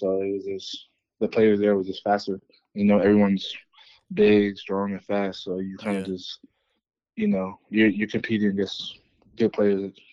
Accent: East Palo Alto, California, United States; Yeah, so I grew up in California, in the Bay Area, from a small town called East Palo Alto.

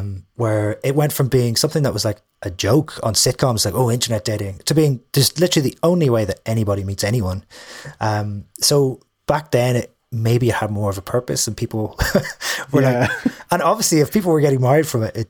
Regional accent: Derry, Northern Ireland, United Kingdom; also born or lived in Dublin; now in London, United Kingdom; So in Derry, Dublin for 7 years, which is why my accent has flattened out slightly. And then went to from Dublin then to London 10 years ago.

